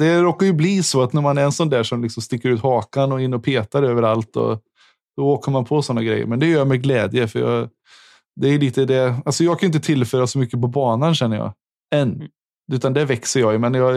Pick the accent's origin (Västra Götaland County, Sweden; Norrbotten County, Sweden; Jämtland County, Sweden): Västra Götaland County, Sweden; Lidköping; accent: West Gothic; Utan vi är från Lidköping vid Vänern.